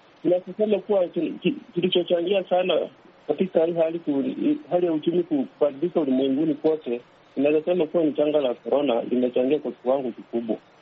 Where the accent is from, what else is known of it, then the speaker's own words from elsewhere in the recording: Isibania, Migori County, Kenya; Niko nchini Kenya. Lakini sasa hivi ndani kwetu ni Isibania. Lakini sasa niko Westland nirudi Kenya.